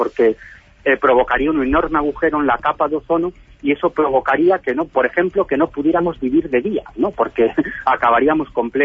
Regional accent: Galicia, Spain; la próxima semana estaré por mi tierra, por Galicia

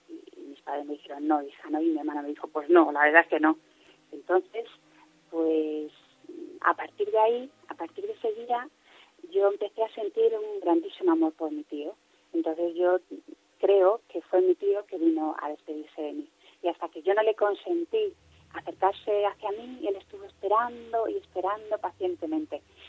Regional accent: Madrid, Community of Madrid, Spain; soy de Madrid

